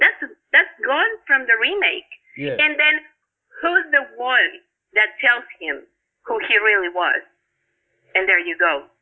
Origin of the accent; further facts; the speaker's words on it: Mexico; English is a second language; that I was from Mexico.